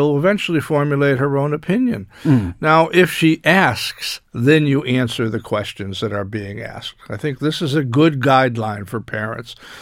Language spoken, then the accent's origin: English; United States; Now, my bias, I have to be clear about this because I am American.